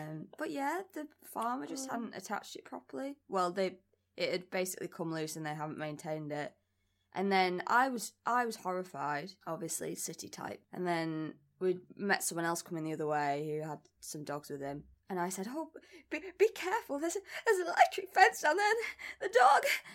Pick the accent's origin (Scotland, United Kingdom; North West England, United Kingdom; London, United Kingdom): North West England, United Kingdom; Barrow-in-Furness; I'm from Barrow. because everyone just ignores Barrow, other than as a punchline